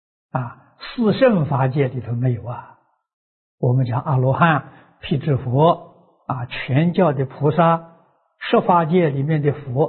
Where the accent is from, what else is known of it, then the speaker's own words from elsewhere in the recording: China; 我们中国人习惯叫老师